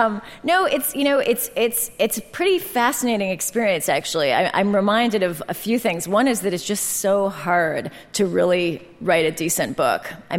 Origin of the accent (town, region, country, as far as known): San Francisco, California, United States; born or raised there